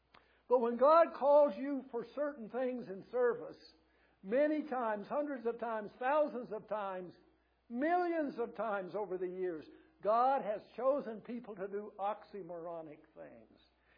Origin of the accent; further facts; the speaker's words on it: Kentucky, United States; But when I grew up in Kentucky, if you made it through the eighth grade, a number of people just got married after the eighth grade.